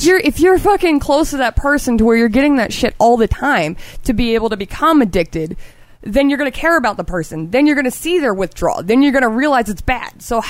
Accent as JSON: {"language": "English", "region": "Florida", "country": "United States", "tie": "born or raised there", "said": "I grew up in Florida, dude."}